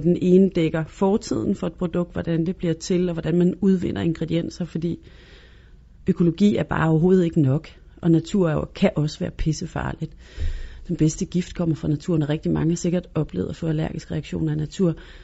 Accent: Jutland, Denmark; fordi jeg voksede op i Jylland

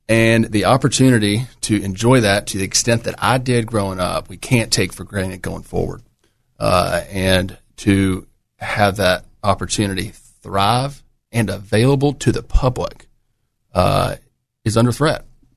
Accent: Scott, Arkansas, United States; I grew up in Scott, Arkansas.

